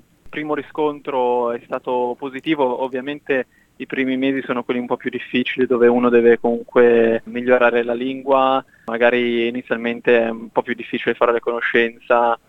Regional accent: Varese, Lombardy, Italy; moved away as an adult; now in Australia; Allora, io ho 27 anni, sono di Varese

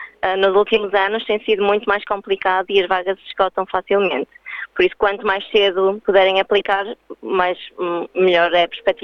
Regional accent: Lamego, Viseu, Portugal; Eu sou de Lamego, é uma cidade pequena em Trás-os-Montes.

